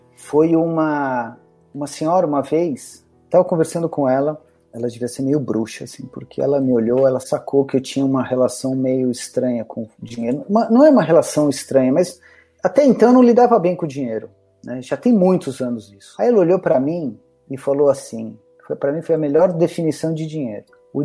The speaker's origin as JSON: {"language": "Portuguese", "region": "São Paulo", "country": "Brazil", "said": "Eu falei, eu sou de São Paulo."}